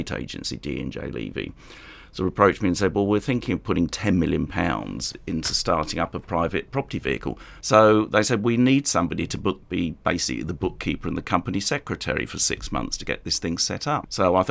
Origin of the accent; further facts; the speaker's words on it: London, United Kingdom; I was born here in London, the East End of London. I was born in Dalston, brought up in Hackney, and went to school in Hackney.